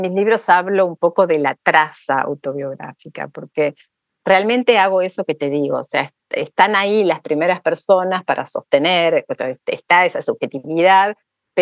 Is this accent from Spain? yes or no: no; Chubut, Argentina; born there; son pueblos que no están en Chubut, que es la provincia donde yo nací